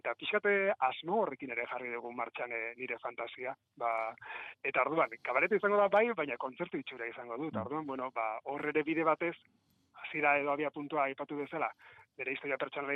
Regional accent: Hernani, Basque Country, Spain; nire herrian Hernanin eskainalizatea estrenaldia, jende ezagun pili bat horriko

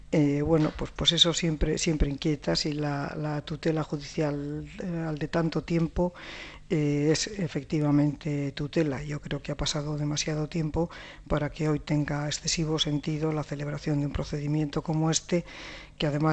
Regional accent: Basque Country, Spain; viniendo yo de donde vengo, siendo ciudadana vasca

